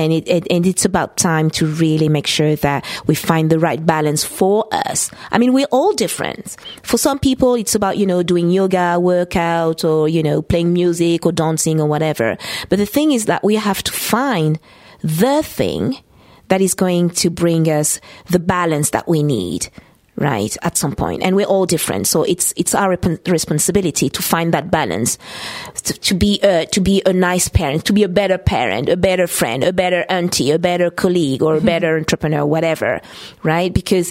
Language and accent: English; Paris, Île-de-France, France; English is a second language; And, you know, it's my hometown. And, you know, I was born here, and it's such also an international place.